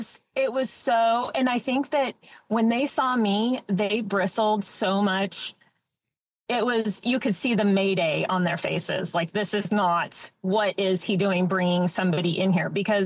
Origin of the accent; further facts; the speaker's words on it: California, United States; And they were fascinated that I was from California.